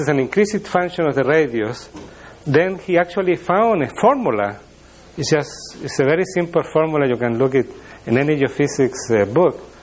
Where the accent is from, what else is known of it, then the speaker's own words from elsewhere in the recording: Chile; My country is, I come from Chile